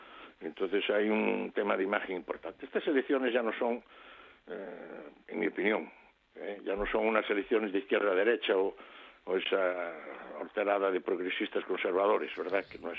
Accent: Galicia, Spain; pues hay algo que yo como gallego, ¿verdad?, que siempre estamos pensando en la existencia de las meigas

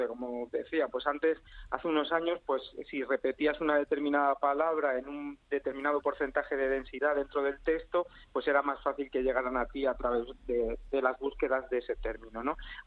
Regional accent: Almería, Andalusia, Spain; born there; en un periódico provincial, en mi provincia, yo nací en Almería, y en el periódico de Almería empecé en papel

